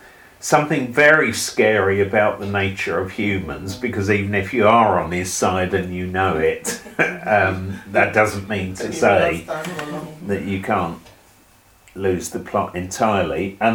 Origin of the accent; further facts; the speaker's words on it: London, United Kingdom; a game that we used to play growing up in London, and going around the underground all the time.